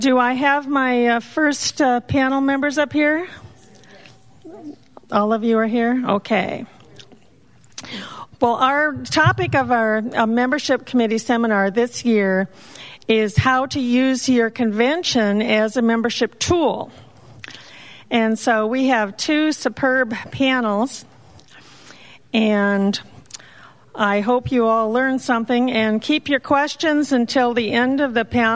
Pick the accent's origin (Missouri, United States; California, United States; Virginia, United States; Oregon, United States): California, United States; Burbank; I'm the ACB membership chairperson, and I'm from Burbank, California.